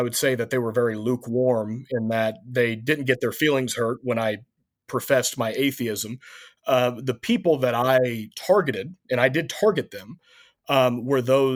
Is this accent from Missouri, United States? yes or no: yes; Missouri, United States; And so what kind of started as unbelief growing up in Missouri really transitioned from just almost an agnostic